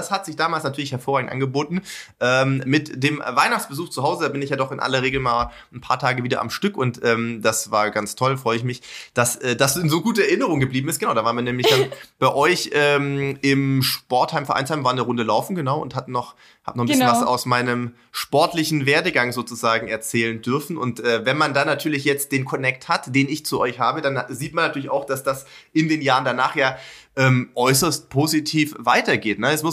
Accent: Sindelfingen, Baden-Württemberg, Germany; born there; Gerlingen ist ja nicht weit weg von meinem Geburtsort, nämlich von Sindelfingen.

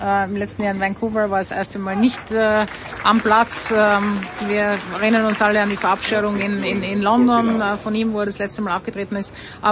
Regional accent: Tyrol, Austria; Natürlich für mich als Tirolerin ist es nochmal spezieller, sowas miterleben zu dürfen.

